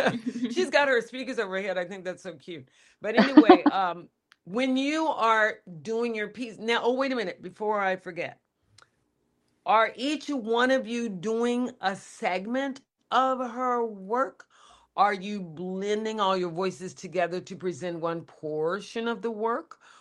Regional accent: Texas, United States; I grew up in Texas and Mexicans taught me how to speak Spanish.

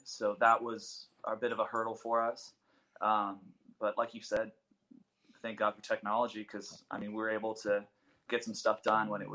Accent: Azusa, California, United States; I was pretty much born and raised in Azusa, California.

